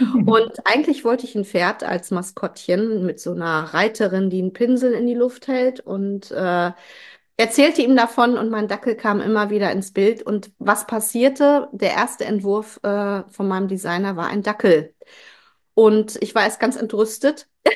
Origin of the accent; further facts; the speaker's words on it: Kiel, Schleswig-Holstein, Germany; now in Witten, Germany; Meine Kindheit habe ich in Schleswig-Holstein verbracht.